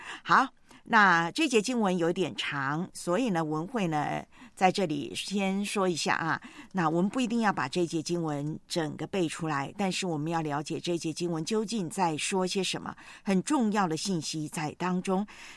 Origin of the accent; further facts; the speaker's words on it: Guangdong, China; 咱们广东这边呢就是女人生产之后坐月子要分享那个什么姜醋